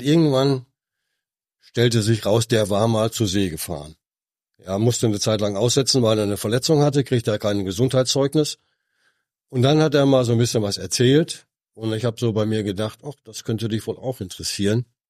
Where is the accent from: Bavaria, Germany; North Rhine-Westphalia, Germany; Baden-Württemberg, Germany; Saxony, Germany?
North Rhine-Westphalia, Germany; born there; Ich bin kein Küstenkind, ich bin gebürtig aus dem Ruhrgebiet.